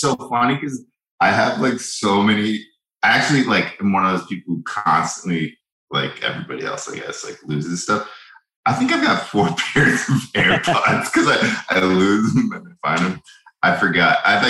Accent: Ventura, California, United States; In Southern California, Ventura. It's sort of up the coast from LA.

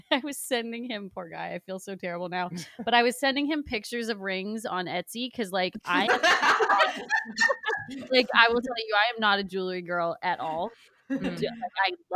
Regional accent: Schaumburg, Ontario, Canada; now in Toronto, Canada; So I grew up in Schaumburg, a small town of Schaumburg, Ontario.

